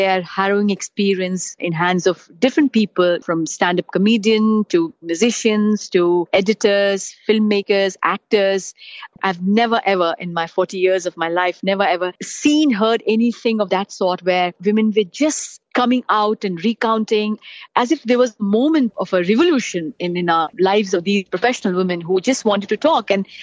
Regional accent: India; I think for me, as an Indian woman, this is a big change.

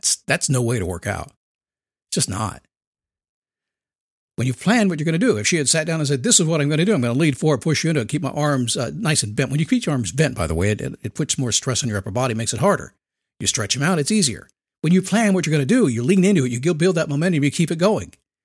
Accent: Manassas, Virginia, United States; Listen, half the classmates I went to up in Virginia, I grew up in Manassas, Virginia.

